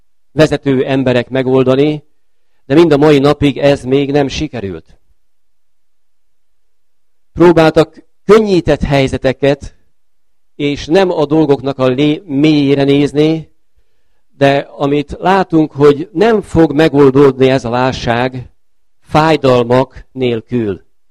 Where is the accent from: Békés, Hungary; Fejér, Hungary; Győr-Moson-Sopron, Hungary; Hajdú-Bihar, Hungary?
Békés, Hungary; born there; én Békésre tartozom, tehát ezért is említettem ezt, hogy itt születtem, és itt nyertem Szent Szellem kerességet.